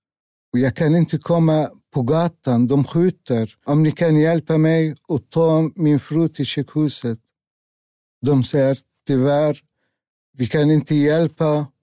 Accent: Lebanon; Eftersom jag har gått i skolan hemma i Libanon bara 5-6 år.

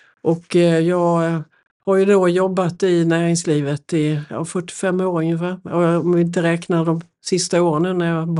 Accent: Lund, Skåne, Sweden; also born or lived in Södertälje; now in Stockholm, Sweden; Ja, som ni hör så är jag uppväxt nere i Lund.

